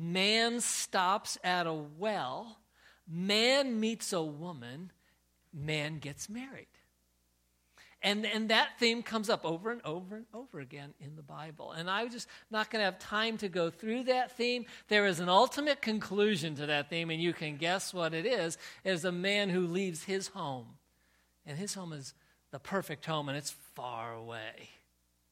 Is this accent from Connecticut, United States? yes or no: yes; Connecticut, United States; As you know, I was raised in Connecticut, and it just kind of pops in there. Been here for a whole long time.